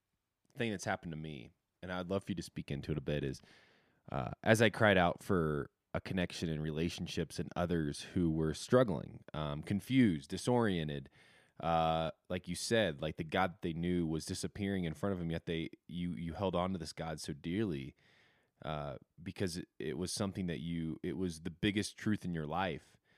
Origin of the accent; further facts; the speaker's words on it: Midwest, United States; And I grew up in the Midwest. I have a lot of great things to say about the Midwest